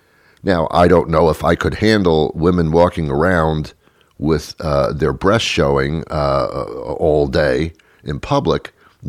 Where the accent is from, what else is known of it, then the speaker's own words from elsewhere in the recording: Queens, New York, United States; I'm from Queens. Hi. Just across the bridge.